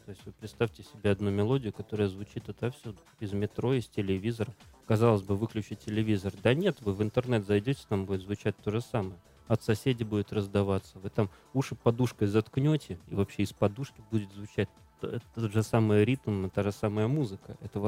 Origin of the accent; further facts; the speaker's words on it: Latvia; Я русский из Прибалтики. У меня не было гражданства.